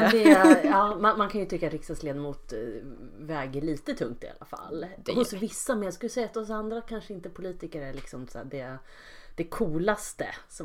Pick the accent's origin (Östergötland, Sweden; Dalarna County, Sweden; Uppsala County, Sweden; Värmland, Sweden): Uppsala County, Sweden; Bålsta; Bålsta, som ligger Enköping, alltså Uppland.